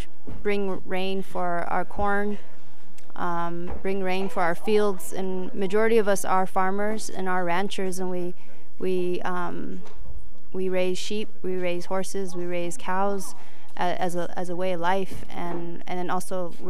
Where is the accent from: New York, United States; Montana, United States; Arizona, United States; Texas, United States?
Arizona, United States; I'm from the Navajo Reservation, which is located in northern Arizona, in USA.